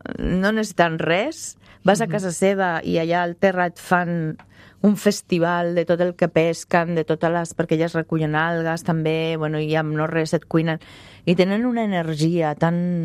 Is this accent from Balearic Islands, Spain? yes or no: no; Zaragoza, Aragon, Spain; moved away as an adult; jo vaig venir a Catalunya a estudiar des de Saragossa.